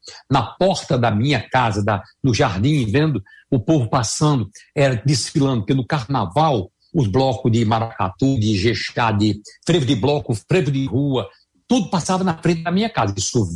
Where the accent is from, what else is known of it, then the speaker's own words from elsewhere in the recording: São Bento do Una, Pernambuco, Brazil; also born or lived in Recife; Eu sou um cara que eu sou de São Bento do Una, Pernambuco, Agreste.